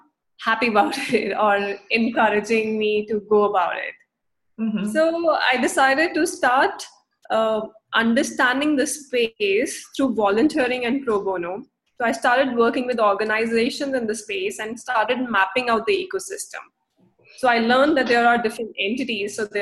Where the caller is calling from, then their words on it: Mumbai, Maharashtra, India; So I'm calling from Mumbai, India.